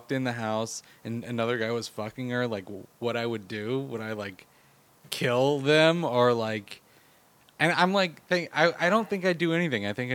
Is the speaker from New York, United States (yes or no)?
no; North Carolina, United States; I grew up in the South where. It's just a lot of black people and a lot of white people together.